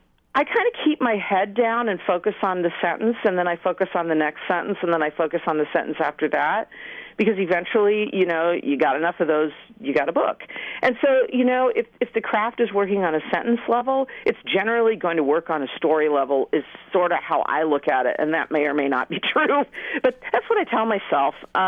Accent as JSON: {"language": "English", "town": "San Diego", "region": "California", "country": "United States", "tie": "born or raised there", "said": "I'm writing a book that's set in San Diego, which is my hometown and where I recently returned a couple of years ago to live."}